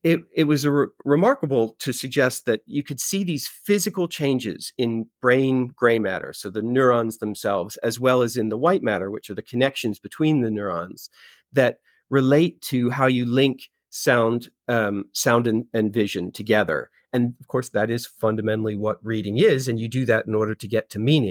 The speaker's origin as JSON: {"language": "English", "country": "United States", "lives_now": "United Kingdom", "said": "I'm an American living in Britain, so bollocks is a phrase that just makes me laugh."}